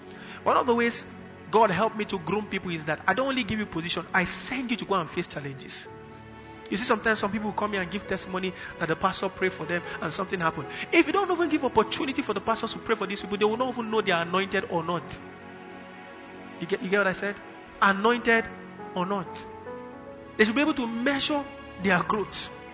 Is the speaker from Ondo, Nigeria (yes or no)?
no; Kaduna, Kaduna State, Nigeria; I was talking to my mom yesterday, my father and mother, while we were growing up in Kaduna.